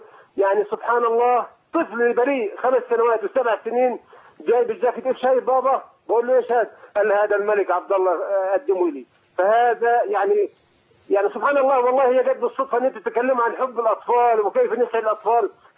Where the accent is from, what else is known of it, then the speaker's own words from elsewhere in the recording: Egypt; now in Jordan; انا مسافر من مصر 28/11/87.